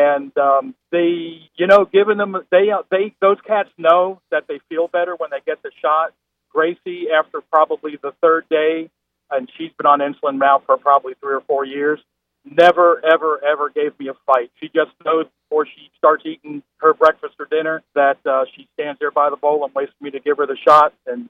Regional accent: Puerto Rico; I'm from Puerto Rico.

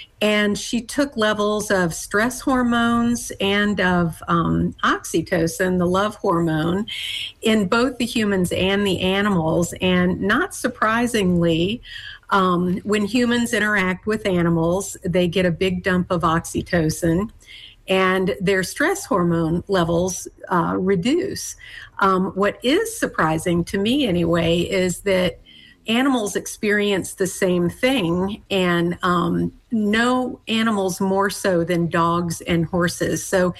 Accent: Bowling Green, Kentucky, United States; I grew up in Bowling Green, Kentucky, it was relatively inexpensive to have horses there.

